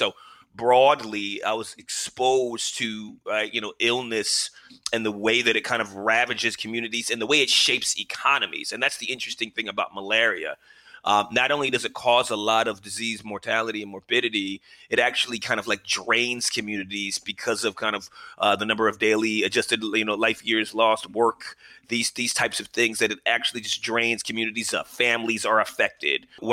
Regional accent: United States; I can only speak for being an American. It's the only citizenship I've ever had, or the only place I've ever, you know, lived before I went to my Fulbright.

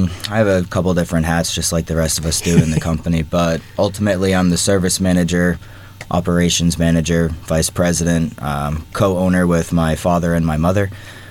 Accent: Franklin, Massachusetts, United States; Yeah, so I grew up in Franklin. My family grew up here, and it's been a long road to get to this point. I went to Franklin High School, then I went to Westfield State University

